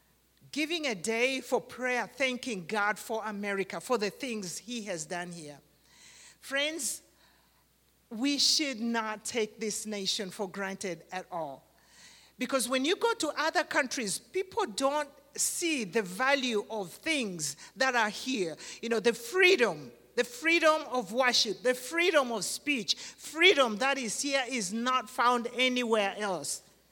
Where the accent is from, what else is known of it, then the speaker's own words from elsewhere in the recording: Uganda; moved away as an adult; now in United States; I was born and raised in Uganda until I was 38. 39 was when I... No, I take it back, 36, because I came in here in 06.